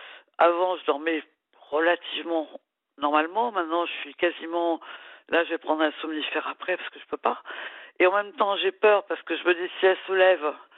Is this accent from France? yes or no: yes; Brittany, France; Donc je suis restée chez moi en Bretagne en travaillant.